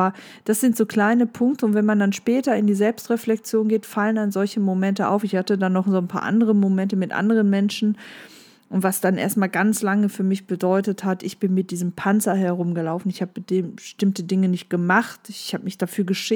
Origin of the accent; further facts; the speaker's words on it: North Rhine-Westphalia, Germany; das war bei uns im Ruhrgebiet so